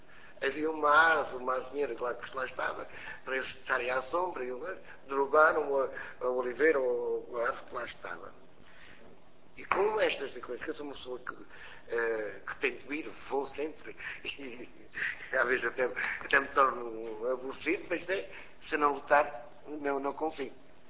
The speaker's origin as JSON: {"language": "Portuguese", "country": "Portugal", "tie": "born or raised there", "said": "Eu sou português, vou aderir, estou a português. Nasci cá"}